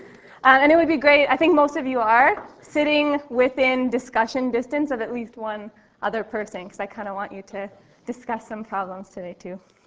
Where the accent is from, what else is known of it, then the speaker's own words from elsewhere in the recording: Winnipeg, Manitoba, Canada; now in Waterloo, Canada; So I grew up in Winnipeg. I did my bachelor's degree there. Then I moved to Waterloo, and I did my graduate studies there